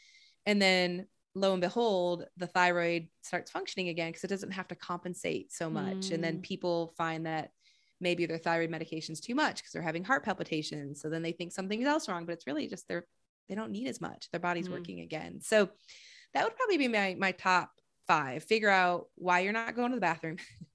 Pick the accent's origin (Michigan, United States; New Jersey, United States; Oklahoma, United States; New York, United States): Michigan, United States; Flint; moved away; I'm originally from Flint, Michigan.